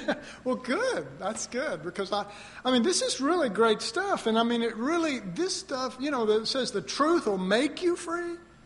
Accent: Dallas, Texas, United States; I was raised in Oak Cliff, and, you know, the only goats there were old goats.

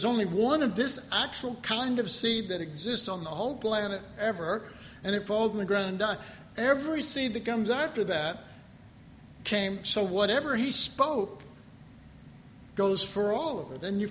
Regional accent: Texas, United States; You know, and I'm sorry, I'm crude, I'm Texan, but I say to my soul, shut up.

